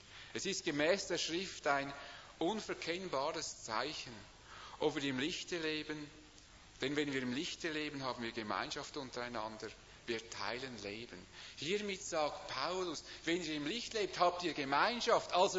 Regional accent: Switzerland; Ich denke vor allem auch wir als Schweizer.

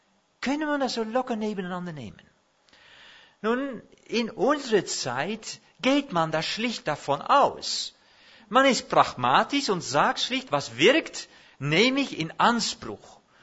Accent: Netherlands; German is a second language; ich bin Holländer, und die Holländer, die gehen manchmal über Grenzen

